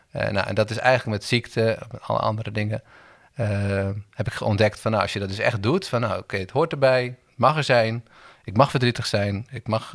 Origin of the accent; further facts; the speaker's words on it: Nepal; moved away; ik ben opgegroeid in Nepal.